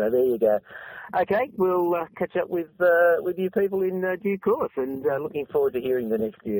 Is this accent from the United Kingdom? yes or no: no; Australia; I shouldn't say that, being Australian